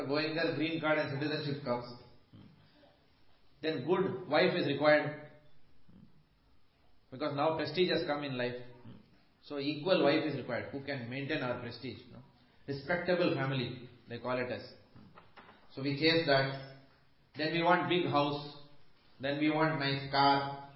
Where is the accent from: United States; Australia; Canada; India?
India; because I come from India, and I'm a grihastha.